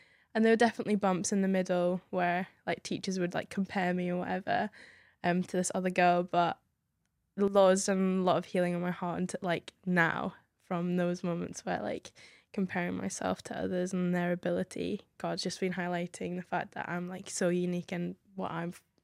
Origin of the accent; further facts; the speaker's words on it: North West England, United Kingdom; moved away; also born or lived in Mongolia; So I was born in the Lake District. I'm a country girl.